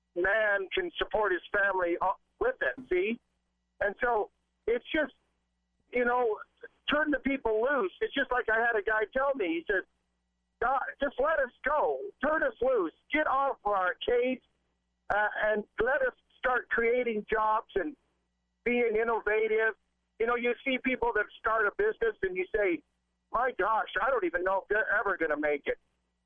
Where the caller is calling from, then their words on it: Utah, United States; I'm 30 miles from Snowville, Utah, going to Salt Lake, and I can hear you crystal clear.